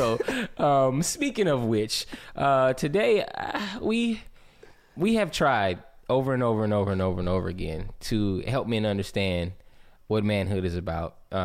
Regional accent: Mississippi, United States; now in Atlanta, United States; Who knows where I'm from? You know, who knows where my people's from? We're from Mississippi.

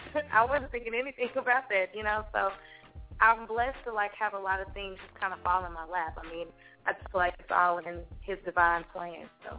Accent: Dallas, Texas, United States; Man, having a great day here in my hometown of Dallas.

